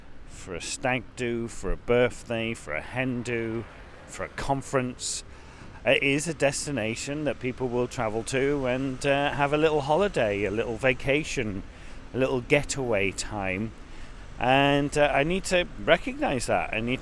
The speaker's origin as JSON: {"language": "English", "town": "Blackpool", "region": "North West England", "country": "United Kingdom", "tie": "born or raised there", "lives_now": "Brighton, United Kingdom", "said": "I didn't grow up here. It's very similar to the town that I grew up in. I grew up in Blackpool, a seaside resort."}